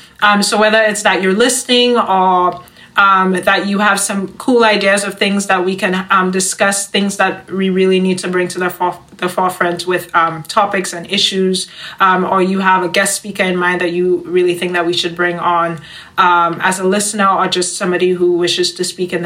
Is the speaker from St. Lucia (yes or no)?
yes; St. Lucia; now in Chicago, United States; I'm from St. Lucia, which is a Caribbean island. If nobody knows where that is, I'm currently here in Chicago studying music